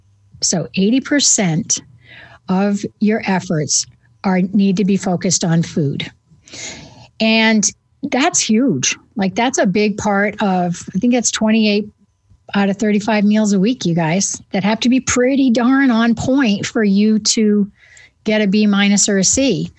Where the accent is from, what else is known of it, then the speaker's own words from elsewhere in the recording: New England, United States; called it supper back then, because I'm from New England. Supper ends with an A-H, you know.